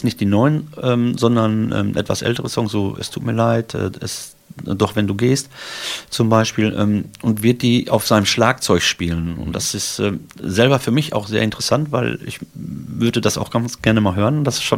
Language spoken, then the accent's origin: German; Hamm, North Rhine-Westphalia, Germany; wenn meine Heimatstadt Hamm mich unterstützt